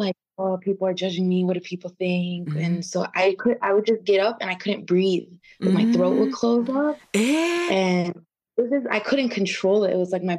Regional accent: Seattle, Washington, United States; now in Los Angeles, United States; I'm from Seattle. I live in LA now.

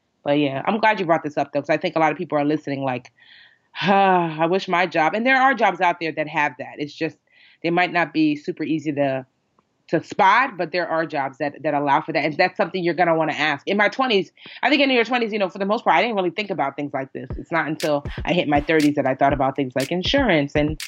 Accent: Nigeria; but being Nigerian during this time of year when Nigeria plays

